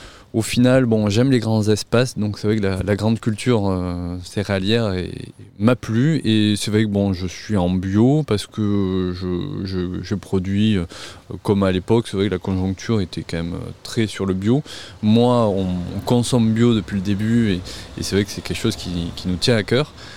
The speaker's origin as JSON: {"language": "French", "town": "La Sauvetat-sur-Lède", "region": "Nouvelle-Aquitaine", "country": "France", "tie": "born or raised there", "said": "Oui, alors moi je suis natif de La Sauvetat-sur-l'Aisne, du coup, près de Villeneuve-sur-Lot, entre Villeneuve et Montflanquin."}